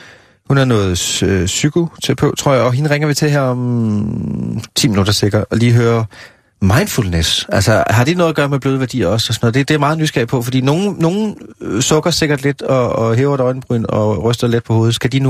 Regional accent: Jutland, Denmark; jeg er fra Jylland.

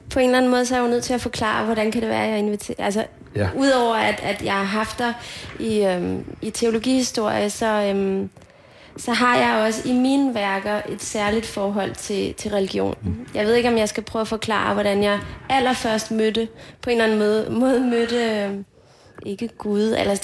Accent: Copenhagen, Capital Region of Denmark, Denmark; Jeg er født og opvokset inde i Strædet i København

